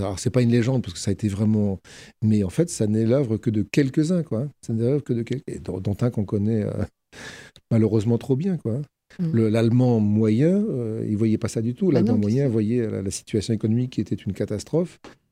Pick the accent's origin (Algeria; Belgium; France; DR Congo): France; Paris, Île-de-France; Enfin, moi, je suis parisien d'origine, donc je connaissais pas cette histoire d'optant.